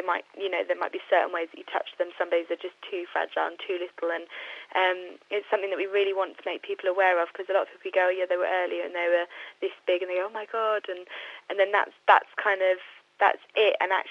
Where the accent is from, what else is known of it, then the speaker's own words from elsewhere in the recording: East of England, United Kingdom; I'm from Hertfordshire, but we moved to Cambridge a couple of years ago and we've recently moved back down.